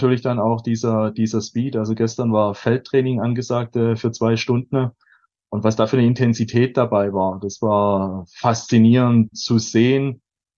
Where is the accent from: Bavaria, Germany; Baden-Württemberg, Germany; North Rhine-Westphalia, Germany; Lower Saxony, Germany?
Baden-Württemberg, Germany; Schwäbisch Hall; ich komme aus Schwäbisch Hall